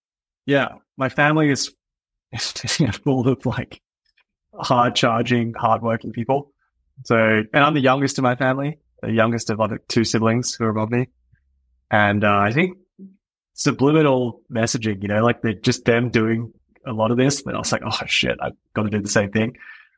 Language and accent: English; Australia; I grew up in Australia.